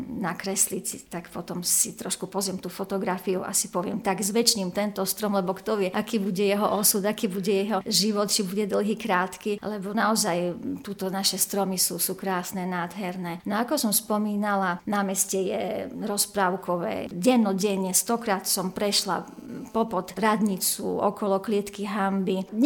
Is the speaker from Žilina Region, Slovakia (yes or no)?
no; Levoča, Prešov Region, Slovakia; Levoča nie je síce moje rodné mesto, ale v Levoči v podstate žijem od malička a Levoča je krásne mesto, rozprávkové.